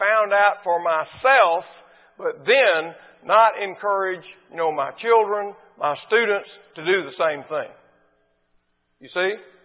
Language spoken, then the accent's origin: English; Mississippi, United States; I'm from Mississippi.